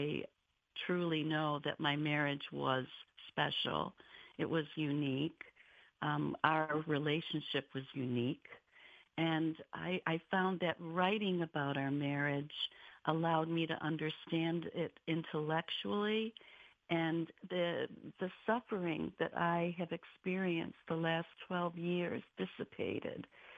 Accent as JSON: {"language": "English", "town": "Jamestown", "region": "New York", "country": "United States", "tie": "born or raised there", "said": "I was in my hometown of Jamestown, New York, to look after my mother for a while."}